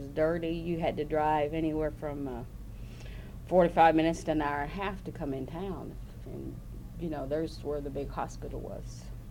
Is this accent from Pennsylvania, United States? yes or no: yes; Canonsburg, Pennsylvania, United States; born there; okay, I was born in Cannonsburg, Pennsylvania, October 9th, 1949.